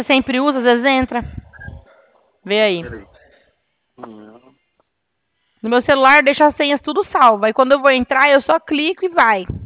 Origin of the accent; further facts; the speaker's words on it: Rio Claro, São Paulo, Brazil; A gente é da PoupaCred, aqui de Rio Claro.